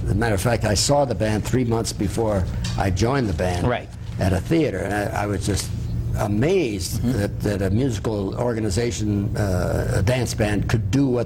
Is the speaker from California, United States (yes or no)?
no; Cleveland, Ohio, United States; In Cleveland, Ohio.